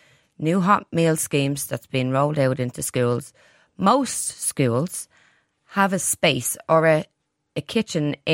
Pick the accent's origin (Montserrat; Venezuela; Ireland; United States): Ireland; Santry, Leinster; So where I grew up is very, very close to Ballymun. I grew up in Santry.